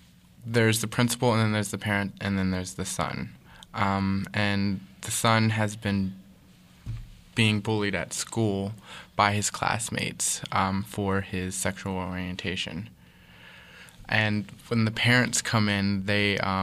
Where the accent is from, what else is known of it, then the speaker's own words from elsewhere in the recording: Beaver Falls, Pennsylvania, United States; Well, I'm from Beaver Falls. It's in Beaver County, if you know where that is.